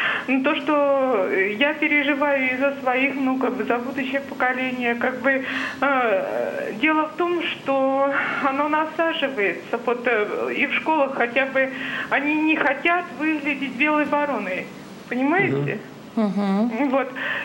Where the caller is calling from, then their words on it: Moscow Oblast, Russia; Я звоню из Московской области